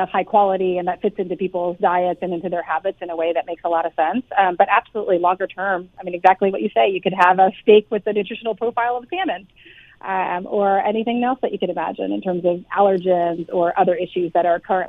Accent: Texas, United States; I'm from Texas, and I love my meat.

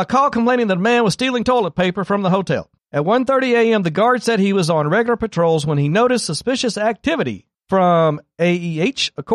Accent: Mississippi, United States; I'm from Mississippi.

